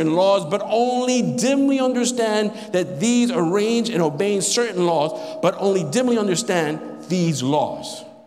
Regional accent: New York, United States; And because I'm a New York fan, I'm a New Yorker, you know, my Yankees are struggling, you know.

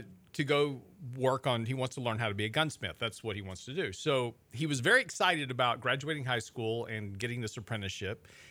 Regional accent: Texas, United States; That I was from Texas, and they wanted to know whether or not we all had cattle and oil wells.

